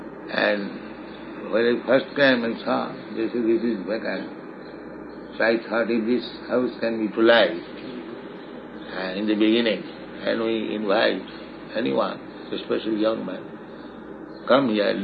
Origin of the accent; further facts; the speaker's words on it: India; I am poor Indian, I did not bribe them, neither have money.